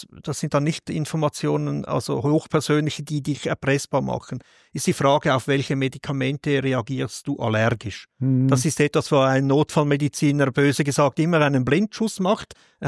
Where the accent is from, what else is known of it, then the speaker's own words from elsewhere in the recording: Switzerland; also muss ich mich als Schweizer outen